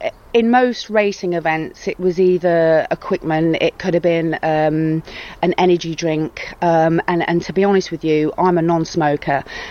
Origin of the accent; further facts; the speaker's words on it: Midlands, United Kingdom; Obviously, I'm from the Midlands, so that was our actual title